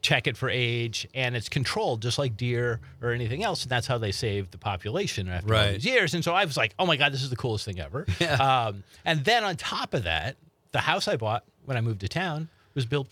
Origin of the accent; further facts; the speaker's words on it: Iowa, United States; now in Oshkosh, United States; So, I'm actually from Iowa, so I moved up north when I, 25 years ago, and I came to Oshkosh